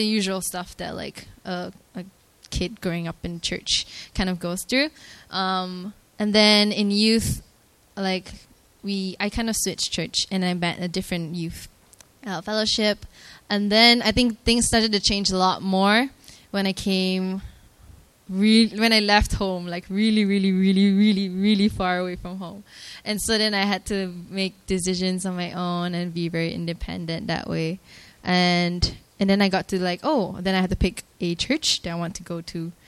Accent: Malaysia; So my background, I'm from Malaysia. I don't know if you guys can tell. My accent comes out when I'm really, really excited.

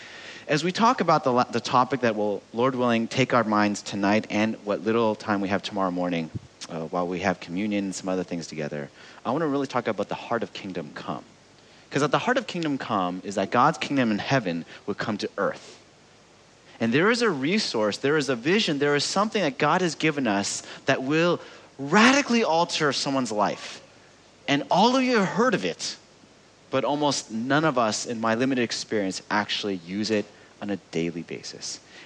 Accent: California, United States; And when they found out I was from California, like, cold enough for you?

